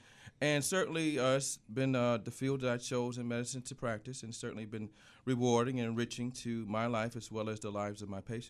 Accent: Buffalo, New York, United States; I came back to Buffalo, and I've been here and blessed, and I'm from Buffalo, so that was the other reason why.

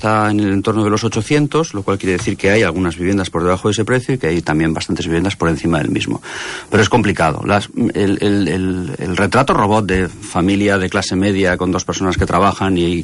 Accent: Basauri, Basque Country, Spain; now in Barcelona, Spain; Yo soy de Basauri, que sería el equivalente a San José del Besós. Soy de Basauri, que es un municipio que está justo al lado de Bilbao.

